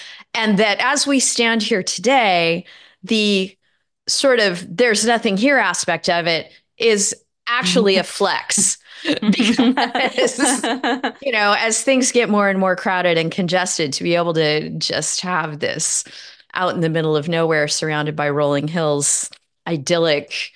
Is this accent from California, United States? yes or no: yes; California, United States; I grew up in Northern California, so Silicon Valley was always sort of in my backyard.